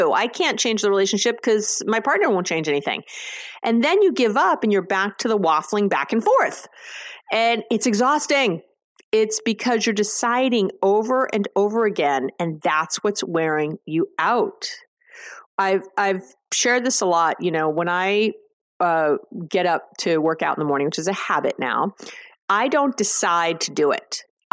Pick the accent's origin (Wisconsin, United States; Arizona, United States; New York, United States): New York, United States; I'm a Jew from New York. That's all we do. We have a lot of school.